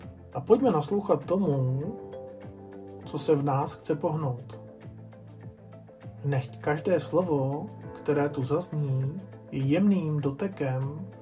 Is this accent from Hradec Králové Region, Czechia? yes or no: no; Moravian-Silesian Region, Czechia; já jsem mentor z Beskyd.